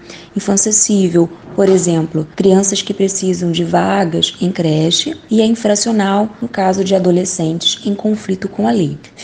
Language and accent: Portuguese; Rio de Janeiro, Brazil; now in Campo Mourão, Brazil; Eu sou do Rio de Janeiro